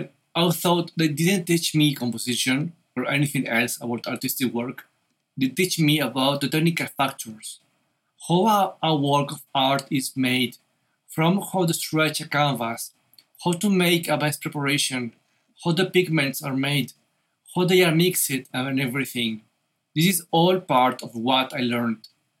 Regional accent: Jalisco, Mexico; Well, I am from Jalisco, originally from a small town about 2 hours from the capital city

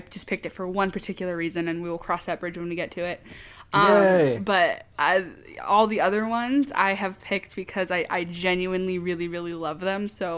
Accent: California, United States; I am from Northern California. Running in the grass in tumultuous terrain without shoes on is practically a national pastime.

